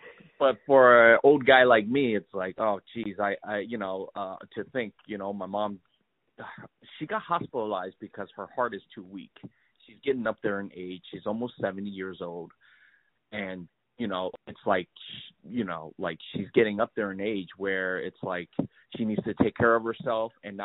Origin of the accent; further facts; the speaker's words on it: United States; like kind of growing up in the United States, you know, while my parents, you know, like immigrated here and had to struggle for so many years, and I never even get to see any of that. Like, all I really know about is American life.